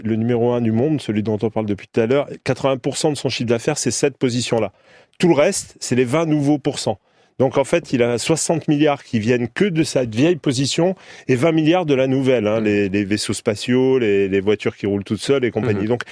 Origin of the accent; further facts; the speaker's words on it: Corsica, France; moi je suis Corse